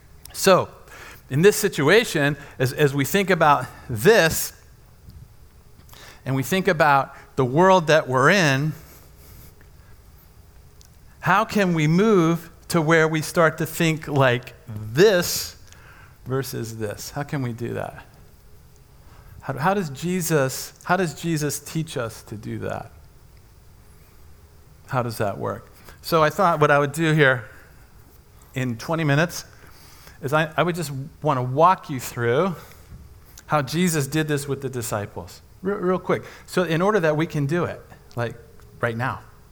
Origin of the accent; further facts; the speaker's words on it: Washington, District of Columbia, United States; born there; So I was born in Washington, D.C. My mom's from Tennessee